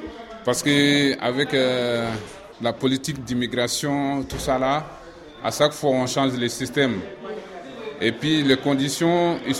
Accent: Mali; now in France; Je suis arrivé du Mali. Je suis venu seul.

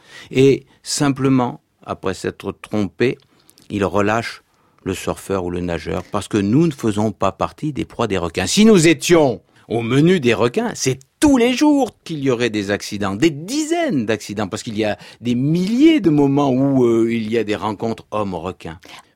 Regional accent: France; Chez nous en France

